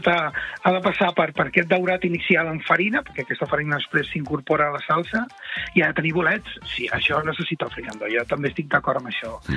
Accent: Catalonia, Spain; jo no sóc de Barcelona estrictament, sóc de l'extraradi

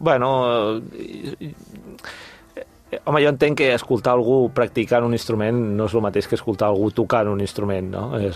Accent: Barcelona, Catalonia, Spain; Jo sóc del barri d'Hostafrancs, d'aquí.

